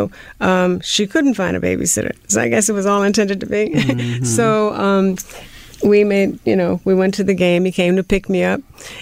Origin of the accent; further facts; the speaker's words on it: New Orleans, Louisiana, United States; We were in New Orleans. I'm from New Orleans.